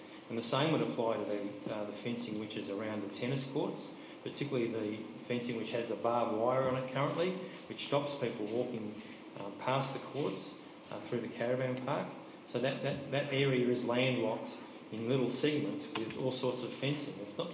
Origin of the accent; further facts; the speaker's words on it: Eltham, Victoria, Australia; I grew up in Eltham